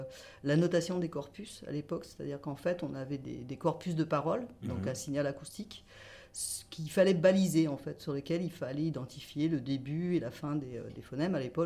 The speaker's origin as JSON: {"language": "French", "town": "Paris", "region": "Île-de-France", "country": "France", "said": "Du coup, j'ai acheté ce livre alors que j'étais encore à Paris. Je viens de Paris."}